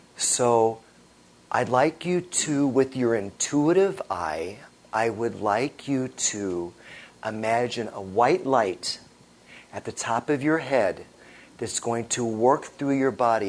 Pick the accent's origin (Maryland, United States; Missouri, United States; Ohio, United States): Missouri, United States; St. Louis; I'm from St. Louis.